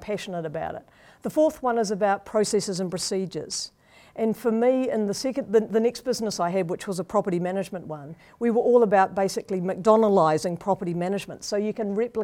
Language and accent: English; New Zealand; I mean, obviously, I'm from New Zealand, so time out in the great outdoors with friends and family is fantastic.